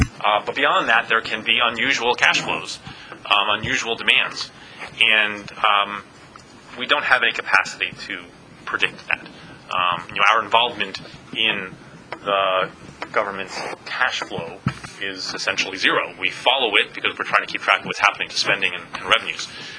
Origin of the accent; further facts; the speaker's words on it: Poughkeepsie, New York, United States; I grew up in Poughkeepsie, New York. I have very fond feelings for Poughkeepsie.